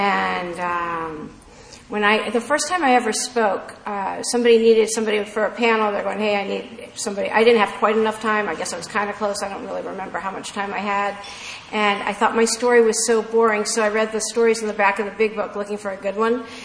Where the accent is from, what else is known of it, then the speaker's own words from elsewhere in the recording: Maryland, United States; I'm from the East Coast, from Maryland, the D.C. area.